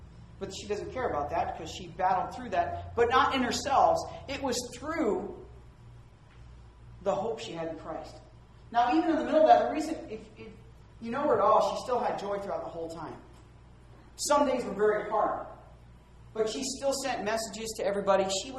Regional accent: Virginia, United States; I'm from the South too. I'm from Virginia. And they talk back to us in the South.

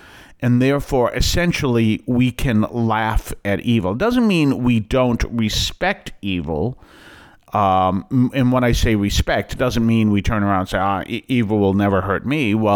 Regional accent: New England, United States; Only because I grew up here. I grew up here in New England.

